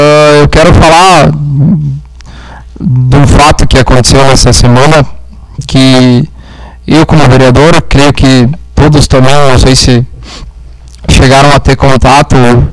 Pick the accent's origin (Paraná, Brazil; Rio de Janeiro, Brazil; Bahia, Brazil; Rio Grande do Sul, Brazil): Rio Grande do Sul, Brazil; Somos gaúchos. Somos moradores da Serra Gaúcha. Sim, e temos orgulho dessa terra.